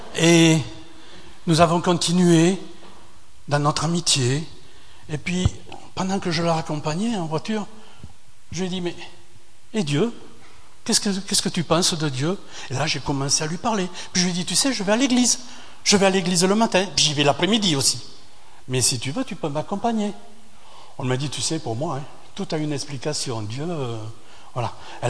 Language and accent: French; France; now in England; Moi, je suis en Angleterre, je suis français, je ne parle pas un mot de français